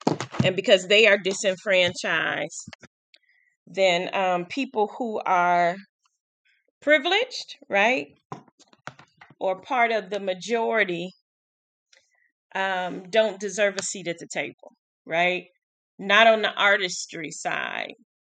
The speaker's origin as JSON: {"language": "English", "region": "Midwest", "country": "United States", "said": "And so, and I'm from the Midwest. And so while I travel a lot, right, I live in the Midwest."}